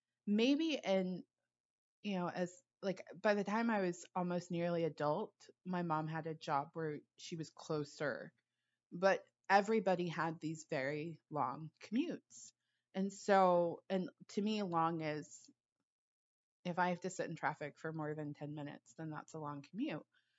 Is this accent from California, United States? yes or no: yes; Los Angeles, California, United States; So when I grew up in Los Angeles and, everybody knows Los Angeles for its traffic. And when I graduated from college and I went to school in Los Angeles at USC